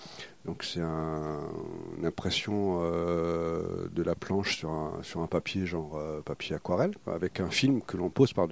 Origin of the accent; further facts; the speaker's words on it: Grand Est, France; moi, je suis de la région, je suis alsacien d'origine